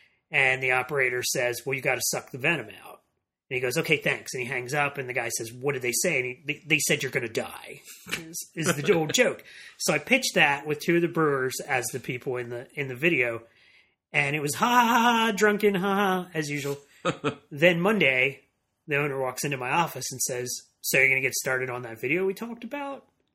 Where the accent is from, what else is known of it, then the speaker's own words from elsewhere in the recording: Lancaster, Pennsylvania, United States; It's still thriving in my hometown of Lancaster, Pennsylvania.